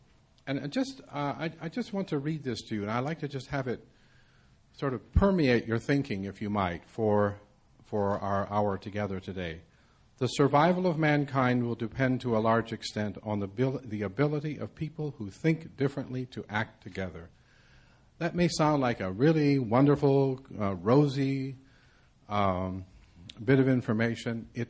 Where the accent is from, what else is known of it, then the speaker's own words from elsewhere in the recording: Indiana, United States; I first want to tell you that I'm not Turkish, nor am I an Armenian, nor am I a Greek. I am from Indiana.